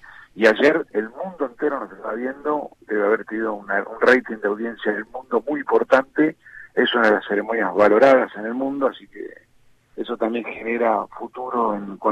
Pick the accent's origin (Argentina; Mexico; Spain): Argentina; tiene que ver también con nosotros como argentinos